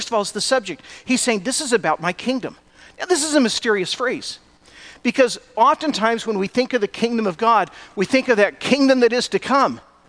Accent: Santa Rosa, California, United States; We grew up in Santa Rosa, and one of the things, my mom always wanted a garden

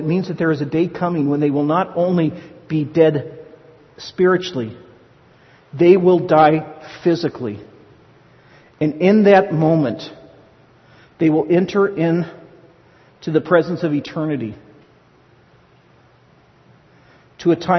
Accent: Santa Rosa, California, United States; Where I grew up in Santa Rosa, the closest base or closest waterways to us for the ocean would have been Bodega Bay.

